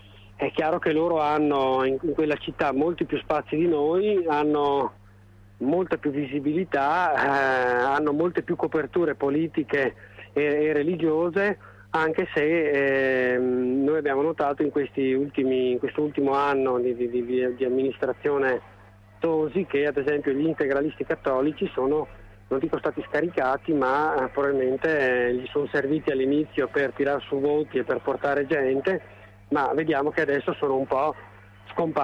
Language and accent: Italian; Verona, Veneto, Italy; io sono di Verona, conosco poco la città